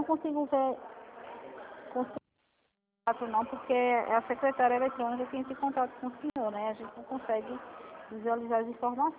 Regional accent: Recife, Pernambuco, Brazil; Eu sou daqui do Recife.

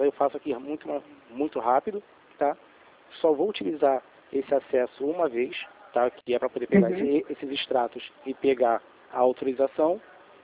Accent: Rio de Janeiro, Brazil; eu sou aqui do centro do Rio.

